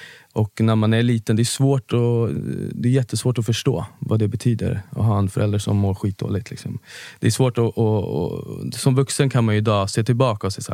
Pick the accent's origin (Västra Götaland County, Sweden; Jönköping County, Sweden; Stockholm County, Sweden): Stockholm County, Sweden; Nacka; jag är uppvuxen ute i Nacka som är en stor förort till Stockholm där det finns både jättefina områden och mindre fina områden. Jag är liksom uppvuxen i lägenhetsområden med mamma, pappa, två syskon.